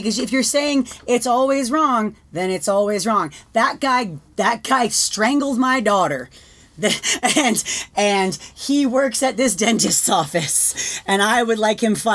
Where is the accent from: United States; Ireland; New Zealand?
Ireland; Waterford, Munster; now in China; I am from Waterford, Ireland, but I currently live in China.